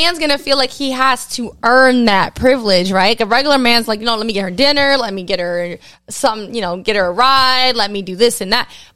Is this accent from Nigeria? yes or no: no; New York, United States; I don't hike though. I'm from New York. I don't do that.